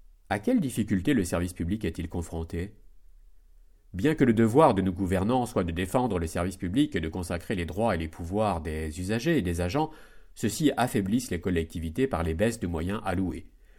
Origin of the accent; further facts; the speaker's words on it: Vitry-sur-Seine, Île-de-France, France; 27 ans, ancien basketteur de l'ESV. Je suis né et j'ai grandi à Balzac, juste à côté du gymnase.